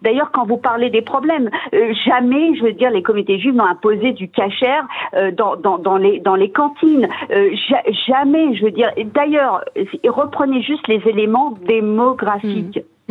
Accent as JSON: {"language": "French", "country": "France", "tie": "born there", "said": "Moi, je suis née en France, je suis première génération française."}